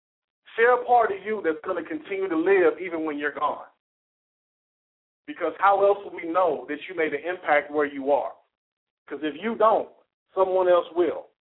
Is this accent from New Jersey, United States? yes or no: no; Kansas City, Missouri, United States; up there in Kansas City, representing DSU and that Gates Barbecue up in there, up in my hometown.